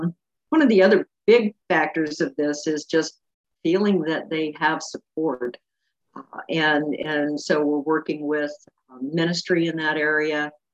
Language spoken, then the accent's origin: English; Kansas City, Missouri, United States; So I'm a transplant from Kansas City.